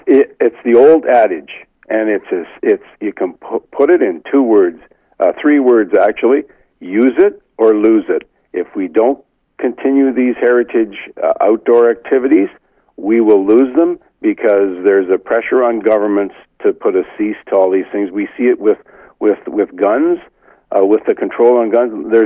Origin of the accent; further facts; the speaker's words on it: Ontario, Canada; I come from the Ottawa Valley. We hunt up in the Madawaska Highlands